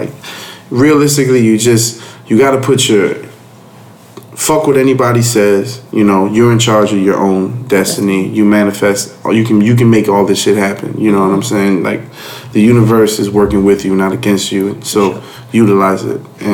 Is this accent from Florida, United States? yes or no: yes; Hialeah, Florida, United States; I'm a kid from Hialeah who knew nobody.